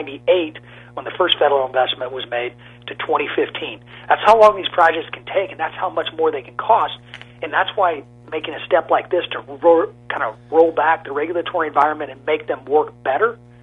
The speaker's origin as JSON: {"language": "English", "town": "Taylorville", "region": "Illinois", "country": "United States", "tie": "born or raised there", "said": "You look at estimates, a roadway that goes from my hometown of Taylorville to Springfield."}